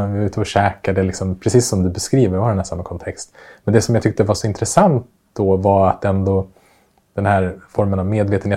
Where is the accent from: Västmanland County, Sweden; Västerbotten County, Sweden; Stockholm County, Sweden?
Västmanland County, Sweden; Västerås; jag träffade några av mina äldsta vänner från Västerås där jag växte upp för någon helg sedan.